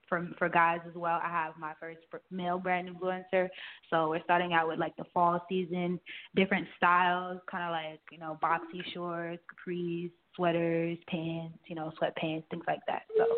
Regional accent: Brooklyn, New York, United States; I am from Brooklyn, New York

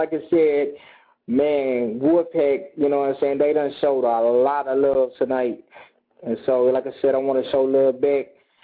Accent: Tennessee, United States; Even though I'm from Tennessee, I'm holding down Philly tonight.

